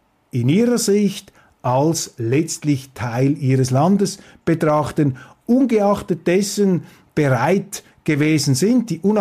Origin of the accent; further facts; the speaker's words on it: Switzerland; ich will mich doch als Schweizer hier überhaupt nicht darüber lustig machen oder darüber erheben